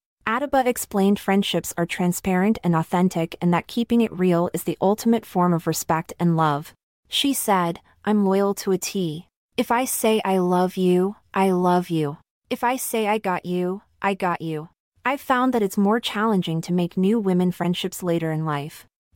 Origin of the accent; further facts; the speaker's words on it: Tucson, Arizona, United States; We're both from Tucson, Arizona, and our artsy community is relatively small.